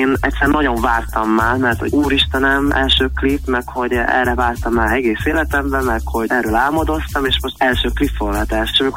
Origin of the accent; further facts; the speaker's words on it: Hungary; born there; néha megjelenik így a, nem tudom, az akcentusom, pedig itt születtem Magyarországon, és már azért anyanyelvi szinten beszélem a magyar nyelvet